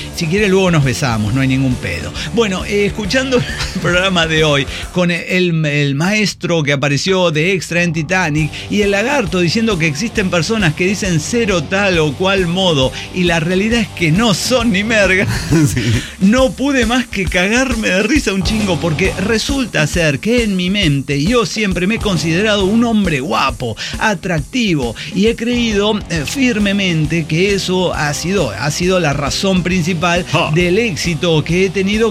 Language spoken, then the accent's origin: Spanish; Mexico; como buen mexicano procrastinador, aquí estoy.